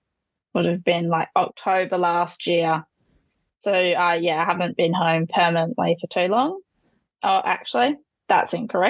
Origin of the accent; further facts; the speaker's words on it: Arthur River, Western Australia, Australia; Oh, so I'm in the Shire of West Arthur, so my main town would be Darkin, but I'm actually from Arthur River.